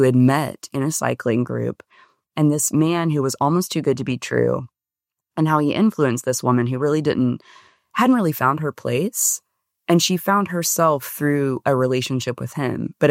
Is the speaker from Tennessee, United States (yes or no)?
yes; Nashville, Tennessee, United States; born there; So I was born in Nashville. So I'm considered a unicorn because so many people have come